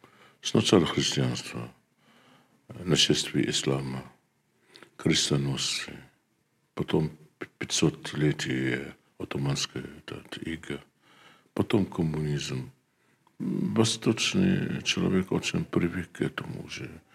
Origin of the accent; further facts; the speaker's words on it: Lebanon; Russian is a second language; Знаете, я из Ливана.